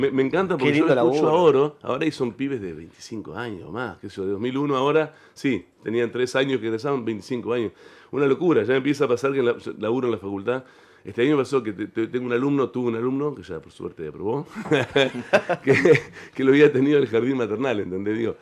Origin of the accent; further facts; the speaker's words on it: Realicó, La Pampa, Argentina; moved away as an adult; yo vine de Realicó a estudiar música a la Facultad de Artes.